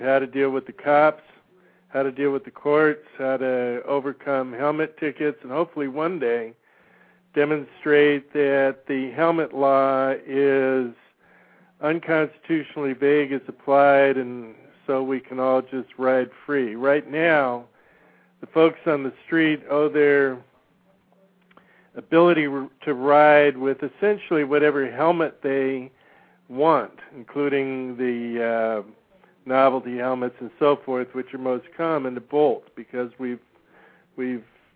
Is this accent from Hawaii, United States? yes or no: yes; Hawaii, United States; because where I grew up in Hawaii when I was 17, back in the late 60s